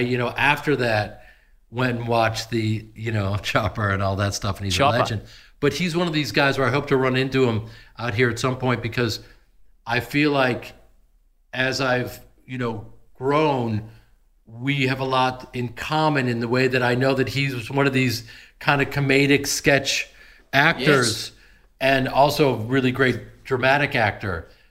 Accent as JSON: {"language": "English", "town": "Chicago", "region": "Illinois", "country": "United States", "tie": "born or raised there", "said": "You know, growing up in Chicago as a kid, I got to see Michael Jordan play live, which was just unbelievable."}